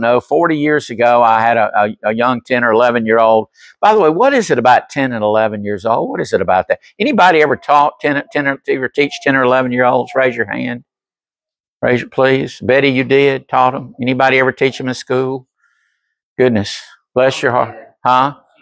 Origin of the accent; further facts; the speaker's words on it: Augusta, Georgia, United States; born there; I was born in Augusta, by the way, and November, a cold November day when the course was closed, about a mile and a half from the Augusta National.